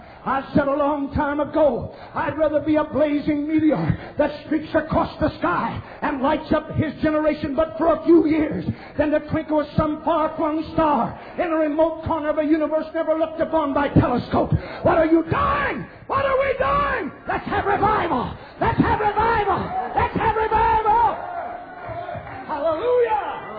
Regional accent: Indiana, United States; I'm from Indiana. I appreciate the deep moving of the Spirit of God.

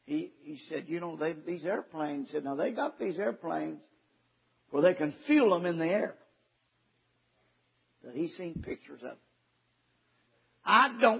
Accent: Kentucky, United States; Being born and raised in Kentucky, we were kind of raised around illiterate folks.

